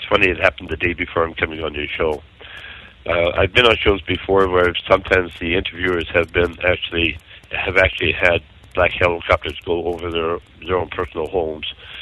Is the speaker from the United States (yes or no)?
no; Canada; and I'm Canadian, guys